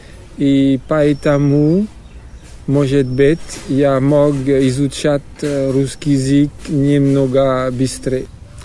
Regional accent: France; Russian is a second language; Я француз, и, конечно, я говорю по-французски. И в школе я изучал немецкий язык, английский

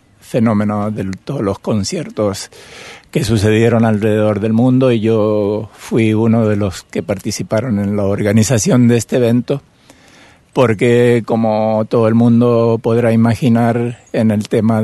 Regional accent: Argentina; now in Auroville, India; soy de Argentina. Vivo en Auroville desde hace 10 años

